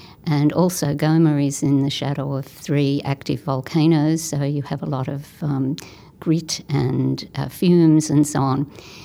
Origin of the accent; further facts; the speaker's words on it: Australia; Well, first of all, just as an Australian getting in, sometimes people say to me, I'd love to come with you.